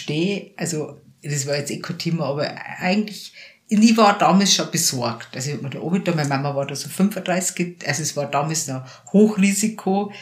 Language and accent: German; Salzburg, Austria; In der Nähe von Schlusskirchen, Wilhelmsberg, Salzburg, Schlusskirchen. Und ich bin da einfach voll in Natur aufgewachsen